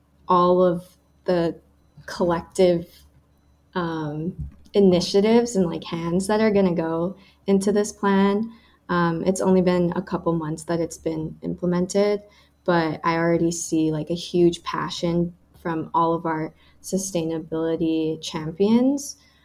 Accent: Hawaii, United States; For me, I think like a big part of where that passion comes from was growing up in Hawaii.

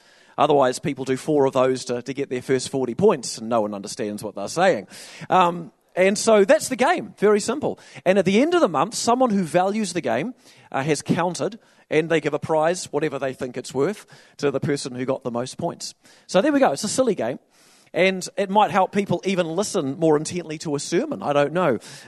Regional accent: Taranaki, New Zealand; my story related to this is growing up in South Taranaki.

